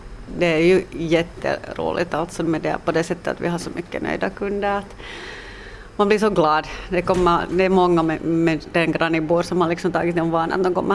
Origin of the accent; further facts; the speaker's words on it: Espoo, Uusimaa, Finland; also born or lived in Siuntio; now in Kauniainen, Finland; Jag hade bott många år i Sjunde. Jag är själv uppvuxen i Esbo. Men sen hade vi bott många år i Sjunde.